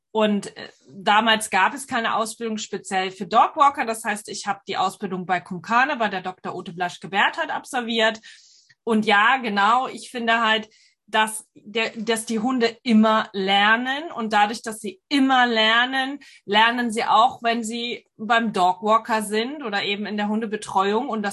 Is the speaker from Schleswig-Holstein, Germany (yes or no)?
no; Nuremberg, Bavaria, Germany; Ich komme aus Nürnberg, ich habe selbst zwei Hunde und bin seit 2006 selbstständig.